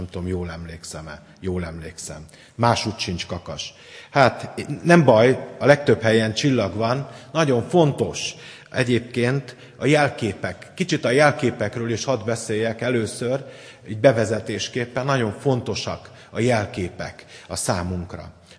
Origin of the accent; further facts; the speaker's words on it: Tiszántúl, Hungary; Én tiszántúli vagyok